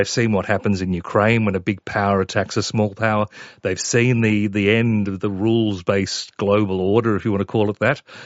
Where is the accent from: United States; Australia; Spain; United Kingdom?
Australia; Not since I worked on a current affair many years ago have I had that experience of being an Aussie bloke on TV, just telling it like it is.